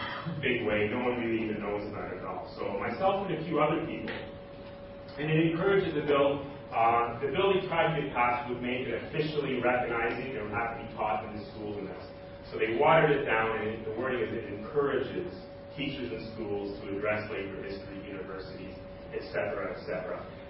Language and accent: English; Canada; I'm from Canada, so a lot of this is new.